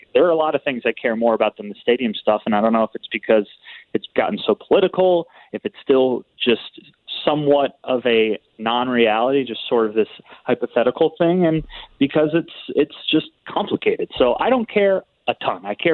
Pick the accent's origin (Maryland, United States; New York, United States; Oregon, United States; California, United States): Maryland, United States; Rockville; I am from Rockville, Maryland. Went to Rockville High School and then had a brief appearance at Gettysburg College before ending up at the University of Maryland. So I'm Maryland born and bred.